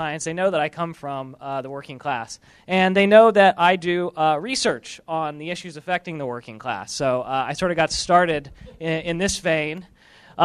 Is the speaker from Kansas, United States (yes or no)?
yes; Pittsburg, Kansas, United States; So I grew up in Pittsburgh, Kansas, which is about 2 hours north of here. My mom was a waitress. My dad was a construction worker.